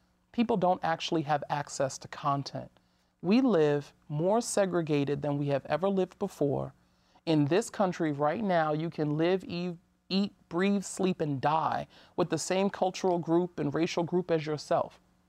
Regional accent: Brooklyn, New York, United States; One, as a child growing up in Brooklyn and East New York, I felt like I saw some of the best and worst examples of what can happen when you have an influx of drugs in your community.

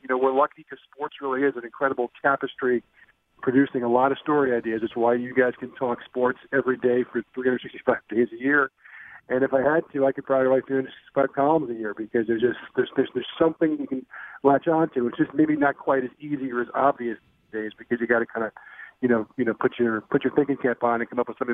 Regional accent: New York, United States; we were our hero for a lot of us who played basketball growing up on Long Island was Matt Daugherty

